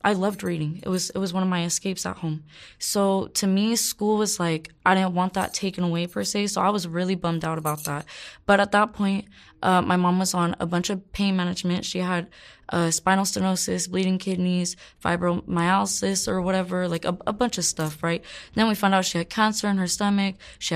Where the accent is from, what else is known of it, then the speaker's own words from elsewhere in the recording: Joshua Tree, California, United States; In the Southern California area towards Palm Springs. So Joshua Tree, California.